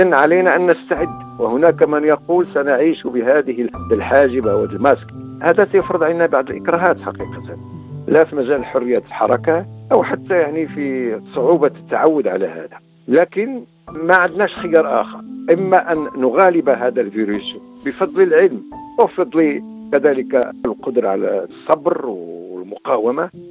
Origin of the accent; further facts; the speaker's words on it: Morocco; إعادة الروح كمغاربة إلى الجسم المغربي